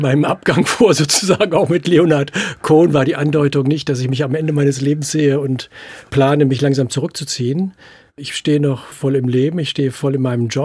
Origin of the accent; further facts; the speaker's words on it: Bünde, North Rhine-Westphalia, Germany; born there; Ich bin in Bünde geboren, in Ostwestfalen.